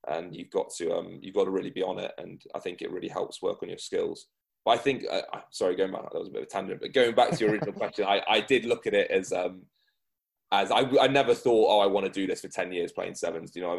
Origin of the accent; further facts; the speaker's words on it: England, United Kingdom; a kid growing up in England.